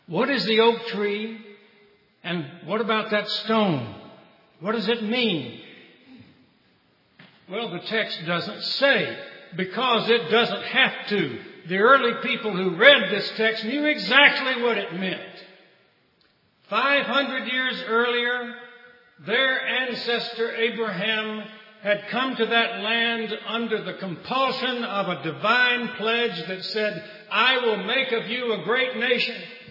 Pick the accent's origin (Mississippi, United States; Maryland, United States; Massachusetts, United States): Mississippi, United States; Reminds me of a little town not far from the town I grew up in South Mississippi.